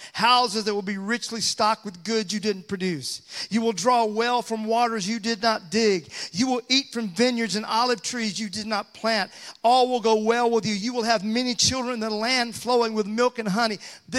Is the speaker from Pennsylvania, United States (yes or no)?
no; Mississippi, United States; I'm from Mississippi, and we would say right chair, right now.